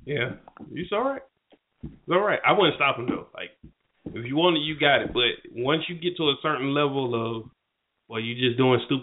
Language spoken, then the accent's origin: English; East Point, Georgia, United States; growing up in East Point, Georgia, small little town, outside of Atlanta